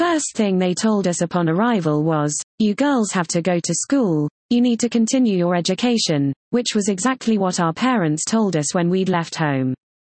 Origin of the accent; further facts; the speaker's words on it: Sarajevo, Federation of Bosnia and Herzegovina, Bosnia & Herzegovina; moved away; also born or lived in Belgrade, Serbia; I was born in Belgrade, but lived around the former Yugoslavia, spending the last years of our Yugoslav life in Sarajevo. It was in 1992 that I left the city that was under siege with my sister